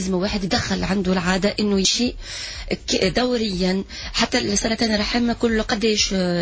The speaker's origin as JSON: {"language": "Arabic", "country": "Tunisia"}